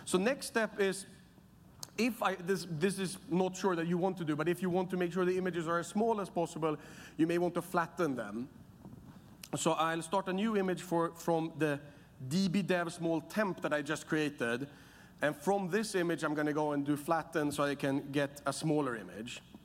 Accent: Sweden; I'm from Sweden, so we call it Norwegian encryption.

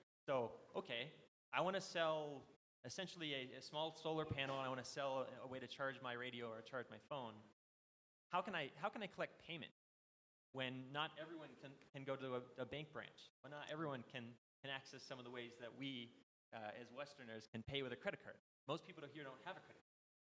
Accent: Massachusetts, United States; born there; I was born in Massachusetts in the United States

